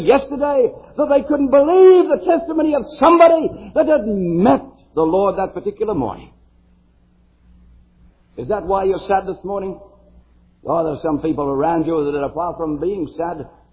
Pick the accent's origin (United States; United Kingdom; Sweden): United Kingdom; Birmingham, West Midlands; I come from Birmingham, England, and we have two soccer teams in Birmingham, or football teams as we call them.